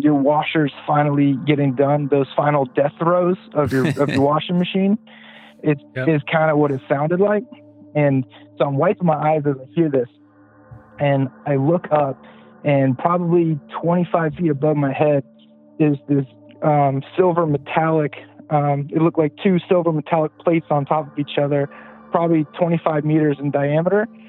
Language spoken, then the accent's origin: English; Pasadena, California, United States; now in South Carolina, United States; So I grew up in Pasadena, California, near the Rose Bowl.